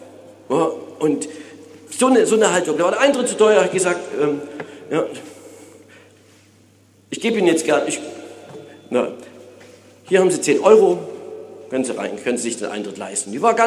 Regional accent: Berlin, Germany; Ich bin ja Berliner und wenn man in Berlin mit der S-Bahn unterwegs ist

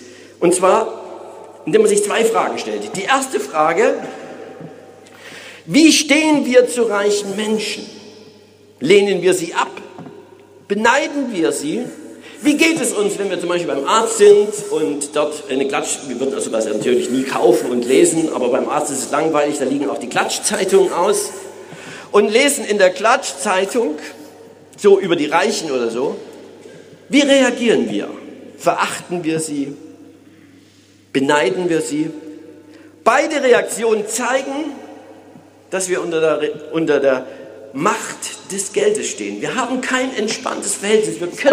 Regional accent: Berlin, Germany; Ich bin ja Berliner und wenn man in Berlin mit der S-Bahn unterwegs ist

